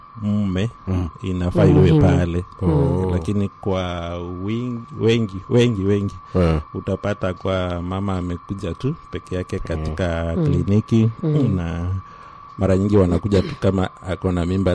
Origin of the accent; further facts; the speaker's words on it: Malindi, Kilifi County, Kenya; So kama kule kwetu Malindi ni wengi ambao wanatumia vileo